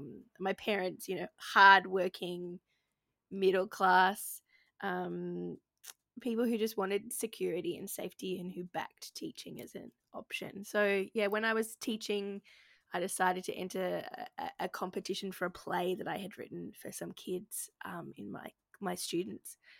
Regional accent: Gold Coast, Queensland, Australia; I grew up on the Gold Coast in Queensland, Australia, and was a chubby kid, asthmatic kid who hated the beach.

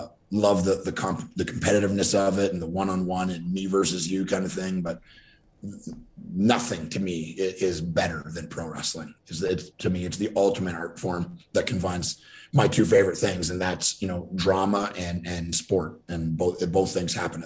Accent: Ontario, Canada; So I lived, I grew up in Ontario, Canada, just across from Detroit.

